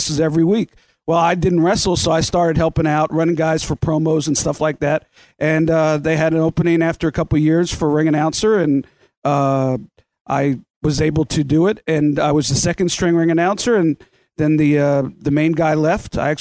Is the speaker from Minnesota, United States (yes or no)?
no; Florida, United States; I grew up in South Florida, so even before I went to college, I was a Hurricane fan.